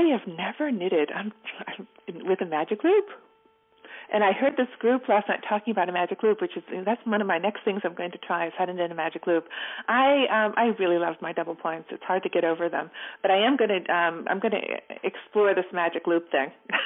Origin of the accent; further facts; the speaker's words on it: Massachusetts, United States; also born or lived in London, United Kingdom; when I grew up in Massachusetts